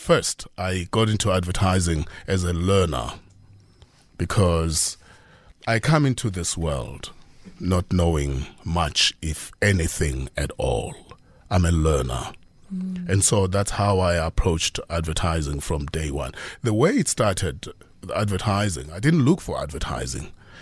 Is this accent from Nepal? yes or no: no; Eswatini; also born or lived in Piet Retief, South Africa; So, I come from Swaziland. But just before I was born, as was the case with all my siblings, my mother would go to Pietretief, which is just across